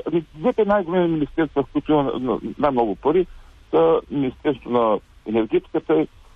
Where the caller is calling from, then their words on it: Ruse, Ruse Province, Bulgaria; съм от Русе.